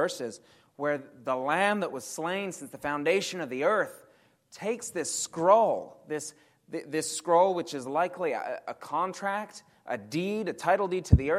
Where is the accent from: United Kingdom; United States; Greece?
United Kingdom; England; many of you know that I'm originally from England, and growing up with English parents, you have no say in the matter.